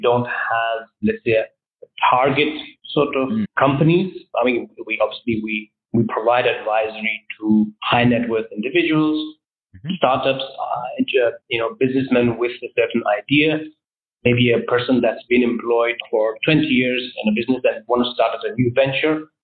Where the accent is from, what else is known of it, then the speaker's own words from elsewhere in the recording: Canary Islands, Spain; first language Spanish; English is a second language; I was born and brought up in Spain, so obviously I do speak Spanish. Spanish is my native language